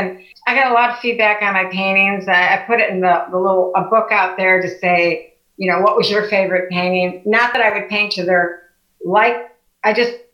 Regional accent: Chicago, Illinois, United States; also born or lived in Oak Lawn; Well, I grew up in Chicago. Then we moved in to Oak Lawn, but always had a connection to the Indiana Dunes because my grandparents owned property, just land, in Beverly Shores.

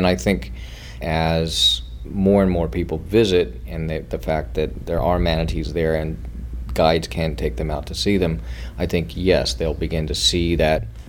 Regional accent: Florida, United States; Yeah, you know, growing up in Florida and seeing the changes in Florida, you know, firsthand

